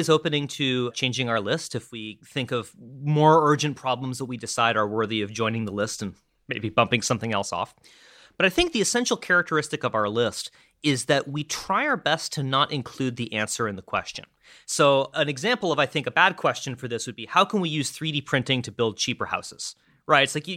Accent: Vermont, United States; I was raised with my peers, and I grew up in Vermont. I grew up on the East Coast

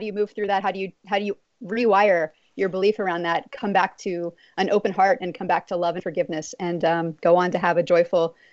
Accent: Texas, United States; I've always had pets growing up, but I grew up in Texas

